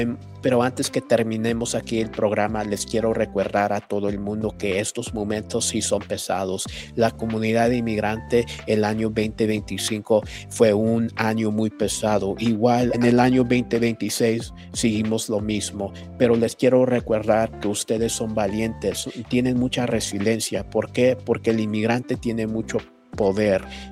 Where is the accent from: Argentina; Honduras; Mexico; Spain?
Mexico; Oaxaca; born there; moved away; somos abogados, muchos de nosotros, inmigrantes. Yo personalmente nací en México, Oaxaca, vine aquí con menor de edad.